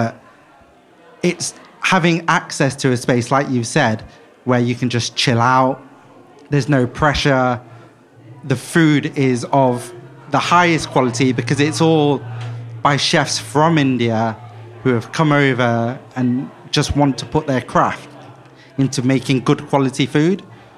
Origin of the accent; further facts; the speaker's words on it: Leicester, East Midlands, United Kingdom; So I'm from Leicester, where we've got a massive tradition of Desi pubs. They're all in working class areas.